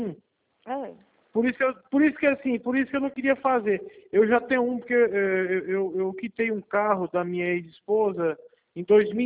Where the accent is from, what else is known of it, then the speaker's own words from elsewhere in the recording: Picos, Piauí, Brazil; Eu trabalho em Oricuri, em Pernambuco. Eu sou de Picos, Piauí.